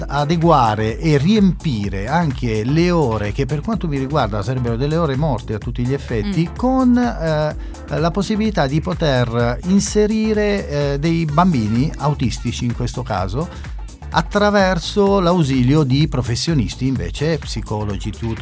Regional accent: Francavilla Fontana, Apulia, Italy; Francavilla tra l'altro non è nemmeno il mio paese di nascita, ma è sicuramente la cittadina che mi ha visto crescere, perché ho giocato a calcio per, sì. per qualche anno qui a Francavilla

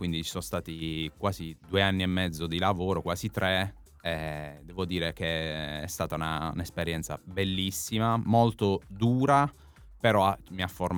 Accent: Apulia, Italy; venire giù da noi in Puglia

